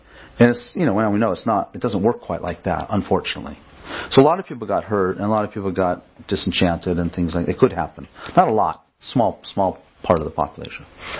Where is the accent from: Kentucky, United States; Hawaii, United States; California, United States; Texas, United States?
California, United States; I grew up outside Los Angeles. I was a product of the late 60s, early 70s.